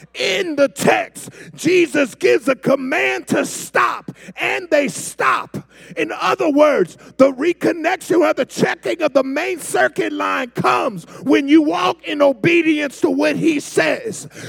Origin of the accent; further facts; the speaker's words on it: Chicago, Illinois, United States; now in Texas, United States; I grew up in Chicago where in the summertime it was summer.